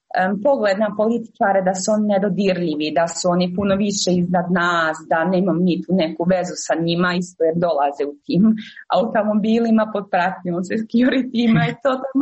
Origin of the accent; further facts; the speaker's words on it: Mostar, Federation of Bosnia and Herzegovina, Bosnia & Herzegovina; U Europskom parlamentu sam se zaposlila kao Bosanka Hercegovka